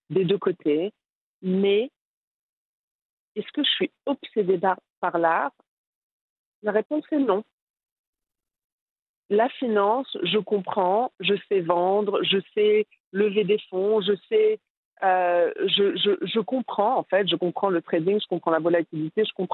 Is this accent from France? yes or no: no; Morocco; now in London, United Kingdom; je suis marocaine, iranienne, vivant à Londres.